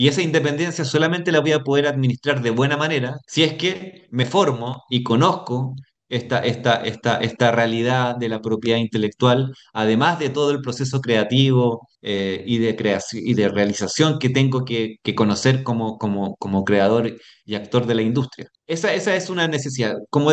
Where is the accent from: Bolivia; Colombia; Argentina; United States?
Colombia; yo soy un autor colombiano